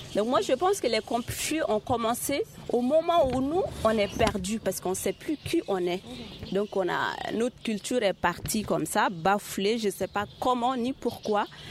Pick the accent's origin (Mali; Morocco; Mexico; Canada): Mali; Mopti; Moi, je viens de Mopti. Et Mopti est un carrefour où se rencontrent tous les Maliens.